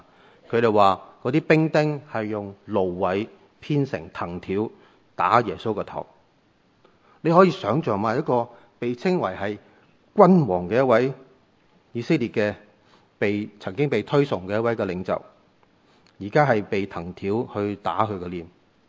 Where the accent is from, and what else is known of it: Hong Kong